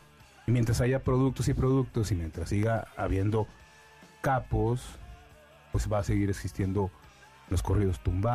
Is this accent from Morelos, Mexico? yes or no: no; Torreón, Coahuila, Mexico; born there; yo nací en Torreón, uh-huh, pero tengo una relación muy estrecha con la Ciudad de México desde hace, pues, yo creo que más de 15 o 20, o casi 20 años